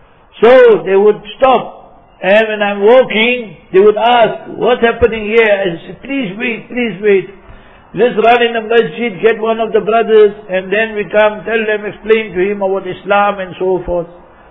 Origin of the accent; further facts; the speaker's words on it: Heidelberg, Gauteng, South Africa; born there; I was born in Heidelberg, and if you take Islamically 64 years, and English calendar Gregorian 62 years.